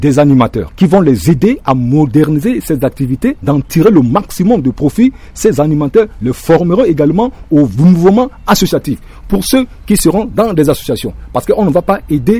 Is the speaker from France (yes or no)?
no; Bimbo, Ombella-M'Poko, Central African Republic; Par exemple, chez moi, à Bimbo 3, c'était une jeunesse battante, une jeunesse laborieuse.